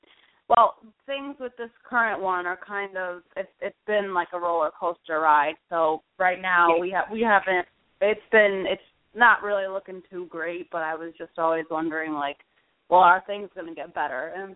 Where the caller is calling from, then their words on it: Connecticut, United States; I'm calling from Connecticut.